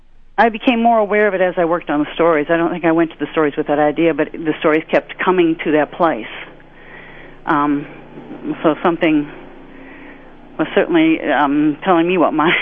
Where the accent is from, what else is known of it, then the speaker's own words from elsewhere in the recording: Midwest, United States; And I was born a Midwesterner. Actually, I was raised in the Midwest. But some part of me has always hearkened to the Northwest.